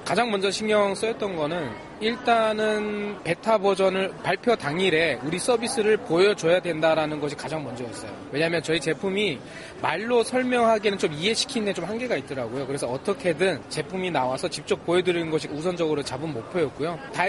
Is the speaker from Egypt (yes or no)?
no; North Korea; now in South Korea; 저는 이제 탈북민 출신 최초 유니콘 회사를 만든 건 저 개인적인 욕심이고요.